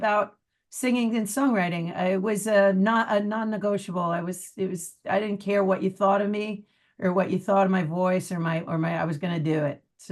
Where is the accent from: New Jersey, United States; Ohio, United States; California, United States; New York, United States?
New York, United States; Commack; I grew up in Comac.